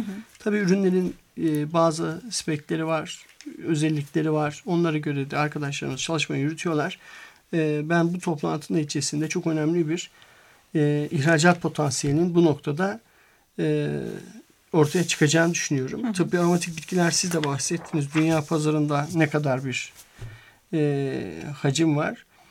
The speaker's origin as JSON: {"language": "Turkish", "region": "Afyonkarahisar", "country": "Turkey", "said": "Türkiye'de işte ben Afyonluyum"}